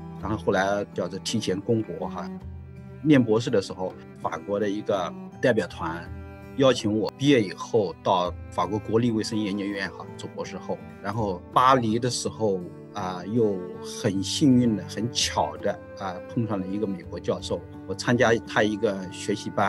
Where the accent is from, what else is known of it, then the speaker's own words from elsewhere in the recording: Anhui, China; 我的家乡是在安徽的一个非常偏远的一个农村，在我上大学之前吧，这个汽车没有看见过几次